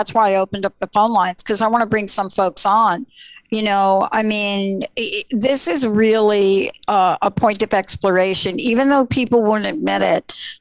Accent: New York, United States; You know, I got an email about 3 weeks ago because people know I'm from New York.

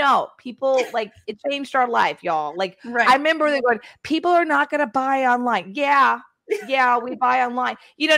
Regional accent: Texas, United States; But I'm from Texas, so like I know Spanish because you can't live in Texas without Spanish.

